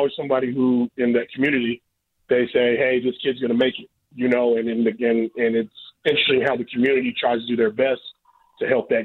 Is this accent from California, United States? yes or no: yes; Sacramento, California, United States; We went back and forth because obviously I grew up in Sacramento